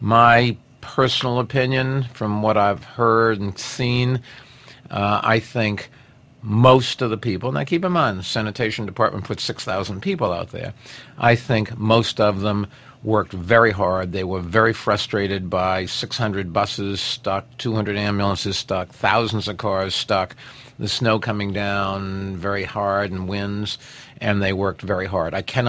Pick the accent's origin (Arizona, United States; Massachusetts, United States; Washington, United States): Massachusetts, United States; Boston; when I grew up in Boston, I mean, I asked my mother the other day, and she said, yes, that when I'd go out as a young kid, the snow would be higher than me